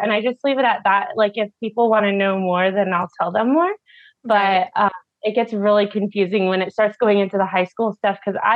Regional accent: Leavenworth, United States; I'd say, oh, well, I came from Leavenworth, which is where I graduated high school.

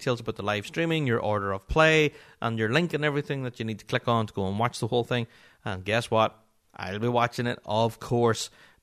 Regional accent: Magherafelt, Northern Ireland, United Kingdom; so you live in Draperstown, which is just outside my hometown of Marafelt

